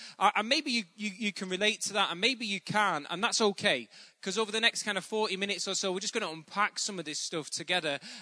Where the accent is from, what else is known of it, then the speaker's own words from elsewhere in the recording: North West England, United Kingdom; I'm from Bolton, which is about 12 miles outside of Manchester. So I am from the north, which I view as a good thing. Unfortunately, some of you may struggle to understand my accent.